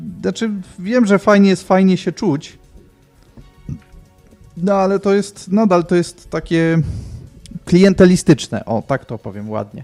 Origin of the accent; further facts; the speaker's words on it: northern Poland, Poland; w mojej rodzinnej miejscowości, daleko na północy Polski